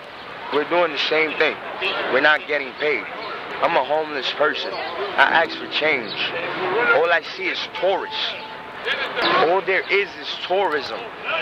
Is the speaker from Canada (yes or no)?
no; New York City, New York, United States; I'm from New York City.